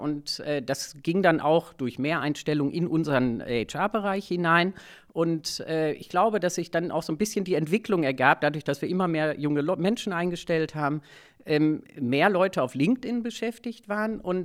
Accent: Marl, North Rhine-Westphalia, Germany; born there; Gebürtig komme ich aus Mahl.

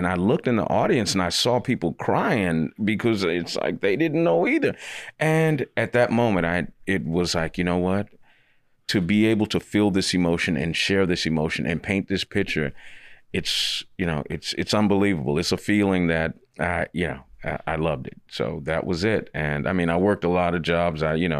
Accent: Dallas, Texas, United States; Well, it was growing up in Dallas, Texas. Pretty... tough area, I guess. You know, it's if anybody knows Dallas, I grew up in Oak Cliff, went to Roosevelt High School, and I was walking the wrong path.

